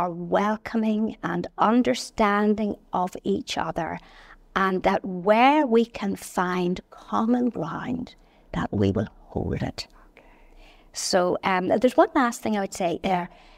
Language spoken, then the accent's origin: English; Northern Ireland, United Kingdom; accent: Northern; And there I was, going into a room with a green carpet, with my Northern accent and my Protestant faith.